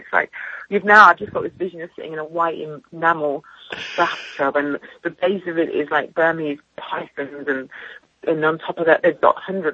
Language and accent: English; England, United Kingdom; And, of course, being ultra English, because I just thought it was funny